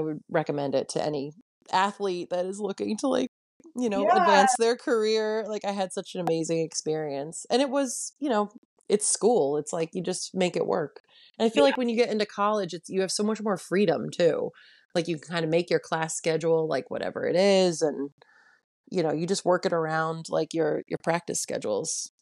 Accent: Connecticut, United States; Well, so I am from Connecticut, and I went to school in Long Island

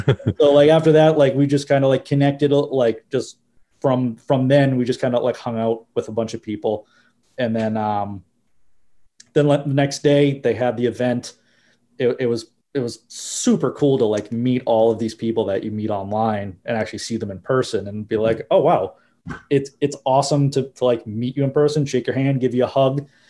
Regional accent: New York, United States; especially growing up in like New York, where they're kind of famous for being like standoffish

